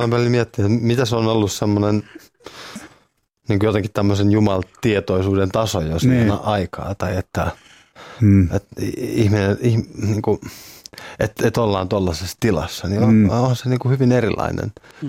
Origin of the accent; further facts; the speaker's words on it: Kotka, Kymenlaakso, Finland; also born or lived in Pyhtää; now in Porvoo, Finland; Siis me asutaan nyt Porvoossa, mä oon Kotkasta kotoisin.